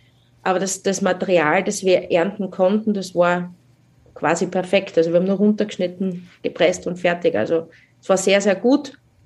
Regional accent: Styria, Austria; Weil so Standard B, gerade bei uns in der Südsteiermark, ist es schwierig.

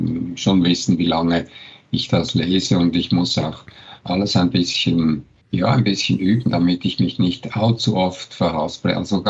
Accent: Switzerland; Ich bin ja Schweizer, habe ein bisschen Mühe mit dem Hochdeutsch.

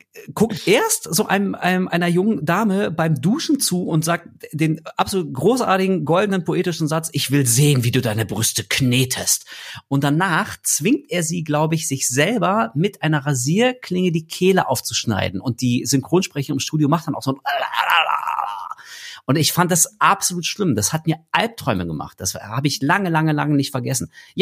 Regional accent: Berlin, Germany; ich bin in Berlin groß geworden. Ich habe in Berlin gewohnt, da in der Zeitspanne von 6 bis 16.

